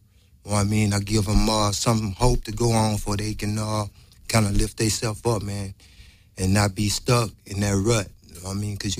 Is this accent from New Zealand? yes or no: no; New Orleans, Louisiana, United States; Because I'm from New Orleans, you know what I mean? And our culture is to reach out, you know what I mean?